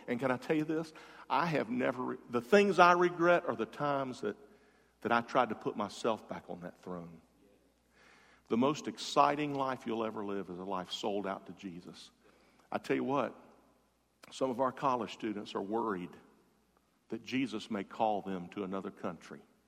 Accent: Jacksonville, Florida, United States; I grew up in Jacksonville.

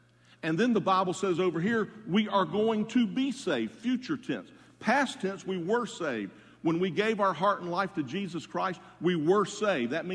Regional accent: Jacksonville, Florida, United States; my very first class at UF when I came here from Jacksonville as a freshman was in Norman Hall

